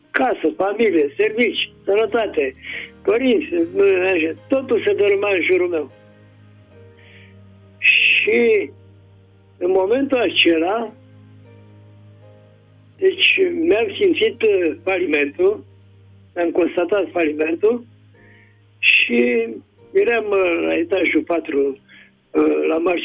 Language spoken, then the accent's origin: Romanian; Bucharest, Romania; sunt din București. Am 83 de ani.